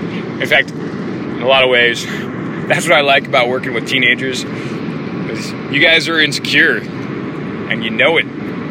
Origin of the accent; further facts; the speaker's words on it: California, United States; I grew up in California. It's the land of fruits, flakes, and nuts.